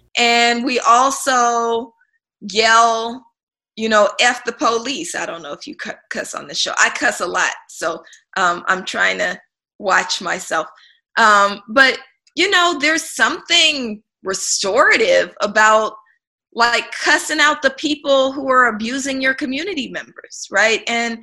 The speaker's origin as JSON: {"language": "English", "town": "Oakland", "region": "California", "country": "United States", "tie": "born or raised there", "said": "as a Black girl growing up in East Oakland at the height of the crack cocaine epidemic"}